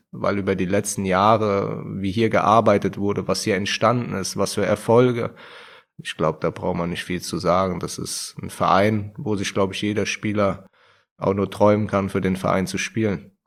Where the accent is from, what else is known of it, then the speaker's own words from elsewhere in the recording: Wiesbaden, Hesse, Germany; ich komme gebürtig aus Wiesbaden.